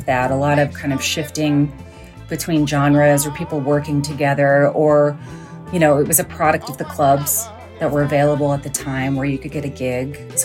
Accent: Indiana, United States; I'm from Indiana, and I resonate really closely with John's story.

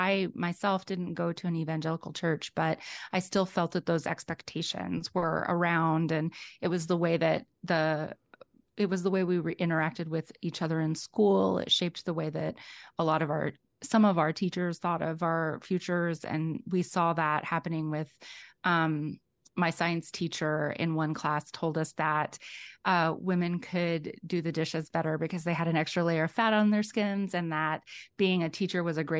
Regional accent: Clinton, Arkansas, United States; I grew up in Clinton, Arkansas. It's a small town of between 2,500 and 2,600 people on the southern edge of the Ozark Mountains in northern Arkansas.

